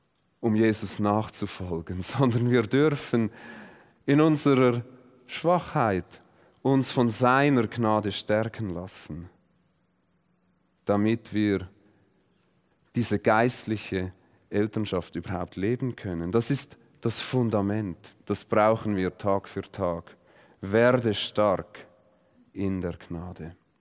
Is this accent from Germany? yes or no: no; Effretikon, Zurich, Switzerland; das war noch in Ephretikon, in meiner Heimatgemeinde